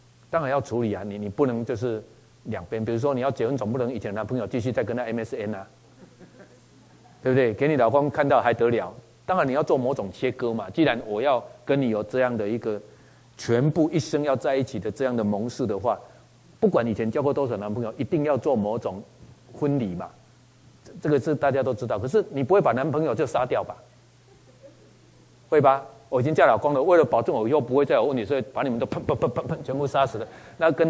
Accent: Taiwan; 那你看，我们台湾人拜拜的，对基督徒来讲，其实已经多元了啦。

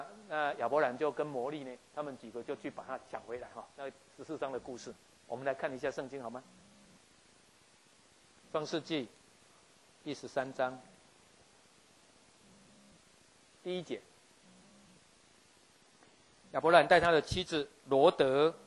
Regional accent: Taiwan; 很多我们台湾人想要把孩子送去美国，可是老人家就不去美国住。

